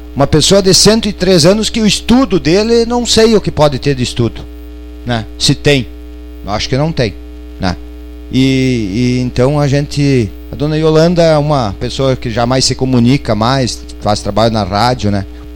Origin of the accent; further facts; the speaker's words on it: Pejuçara, Rio Grande do Sul, Brazil; Eu faço 50 daqui uns dias também, né? E nasci e estou aí ainda em Pejuçara, né?